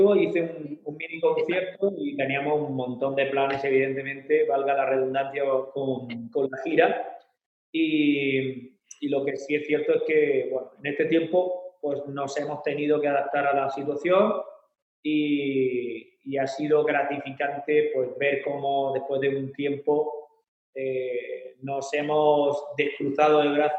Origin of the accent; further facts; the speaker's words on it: Andalusia, Spain; de mi tierra, ¿no? De Andalucía.